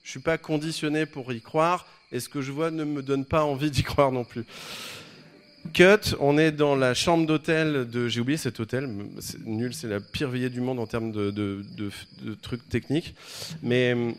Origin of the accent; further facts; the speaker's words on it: Rouen, Normandy, France; born there; Je suis né à Rouen, en fait.